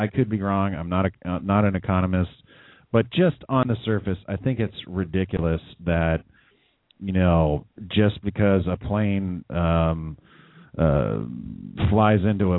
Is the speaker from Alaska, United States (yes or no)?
no; California, United States; I grew up in California, where we have conventional drugs here.